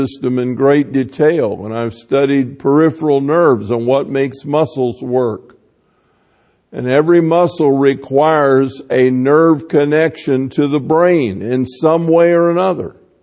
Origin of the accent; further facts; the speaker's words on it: the South, United States; I come from the South, in case you never noticed that, and my speech betrays itself.